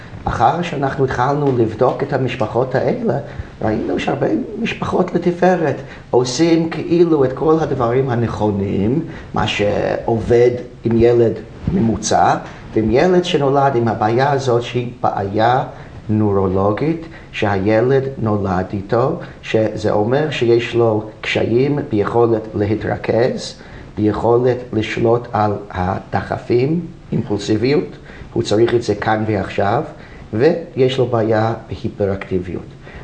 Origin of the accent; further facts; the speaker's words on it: United States; Hebrew is a second language; moved away as an adult; now in Israel; עליתי ארצה לפני 20 שנה בארצות הברית, איפה שקיבלתי את ההשכלה שלי, למדתי פסיכולוגיה שם.